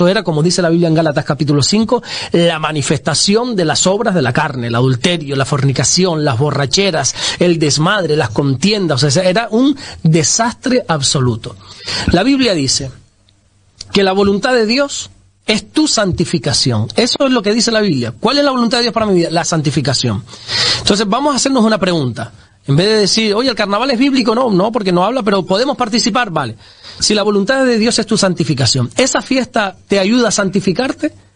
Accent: Canary Islands, Spain; Yo soy de Tenerife, se dice que ahí son los mejores carnavales del mundo, en Tenerife.

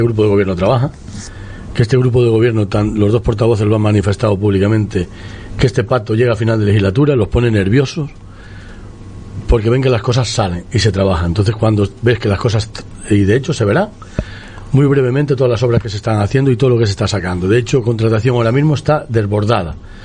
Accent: Spain; sino soy español, juré bandera

